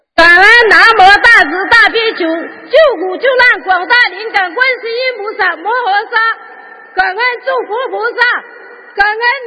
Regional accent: Nanchang, Jiangxi, China; 我是来自江西南昌的弟子

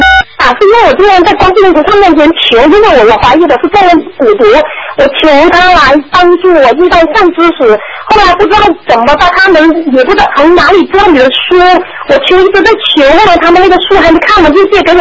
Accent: Zhuhai, Guangdong, China; 我是广东珠海人。

